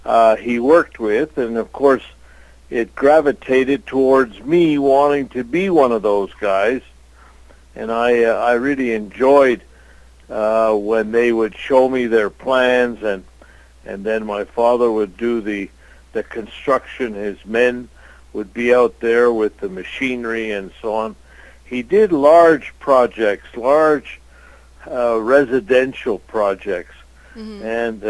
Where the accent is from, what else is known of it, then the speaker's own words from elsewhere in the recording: Montreal, Quebec, Canada; Well, I grew up in Montreal, and of course my father was a landscape contractor, a very well-known contractor, landscape contractor